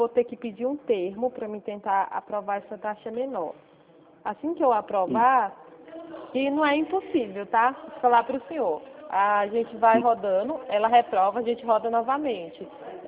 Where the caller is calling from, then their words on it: Santa Bárbara, Brazil; Sou de Santa Bárbara.